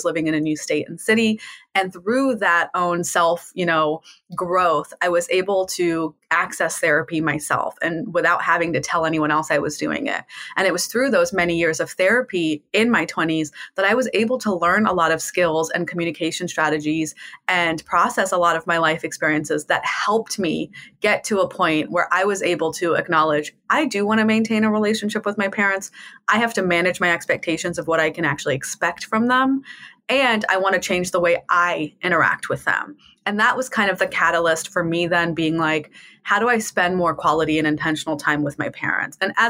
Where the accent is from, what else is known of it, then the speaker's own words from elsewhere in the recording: India; But for me, I've always recognized as an Indian woman how money has been weaponized in mm-hmm. my community and culture, especially against women